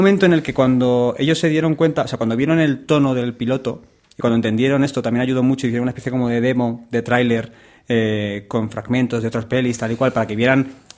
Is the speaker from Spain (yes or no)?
yes; San Fernando de Henares, Community of Madrid, Spain; nadie se va a creer que haya una mafia en San Fernando de Henares, que es de donde yo soy.